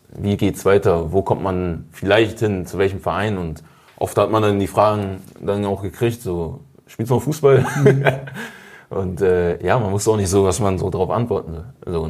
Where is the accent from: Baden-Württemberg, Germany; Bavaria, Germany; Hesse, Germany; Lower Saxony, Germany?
Lower Saxony, Germany; Osnabrück; Also, dass wir behutsam aufgewachsen sind in Osnabrück, in nicht der größten Stadt, aber gut zum Aufwachsen für mich und meine Brüder.